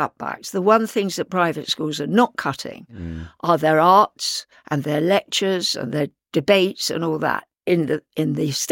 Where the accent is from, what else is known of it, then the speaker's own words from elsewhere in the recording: South East England, United Kingdom; born there; now in London, United Kingdom; But I was born on the Isle of Wight.